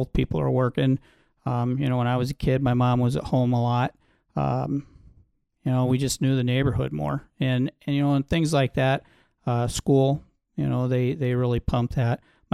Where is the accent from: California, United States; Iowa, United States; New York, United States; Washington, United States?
Iowa, United States; Sioux City; Growing up in Sioux City at that time, I don't think I had gone any farther than some of my relatives lived in Texas.